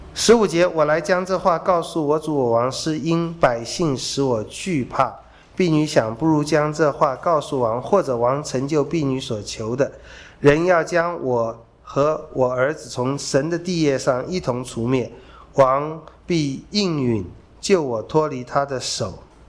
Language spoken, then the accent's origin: Chinese; China; 我们中国人有马前拨水，那是指婚姻不能复合啊